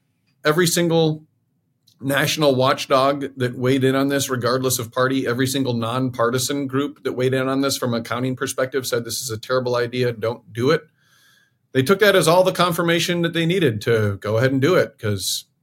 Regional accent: Decorah, Iowa, United States; Born and raised in Decorah, Iowa. My dad's family has been up there in Winnesheek County, way northeast part of the state since we got off the boat from Norway.

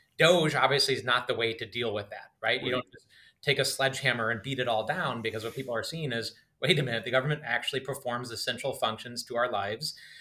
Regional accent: Wisconsin, United States; I was raised in upper Midwest. I was born and raised in Wisconsin.

